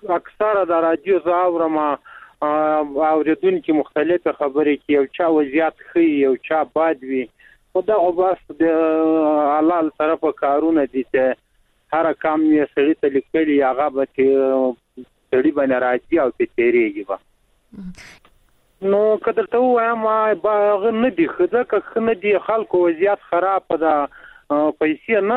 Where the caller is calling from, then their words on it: Logar, Afghanistan; لوگار ولایت نے مدس راڑی